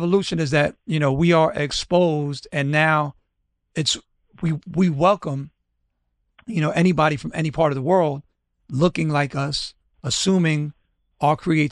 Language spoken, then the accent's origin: English; New York, United States; That's the conditioning that I had as a kid growing up in New York playing balls.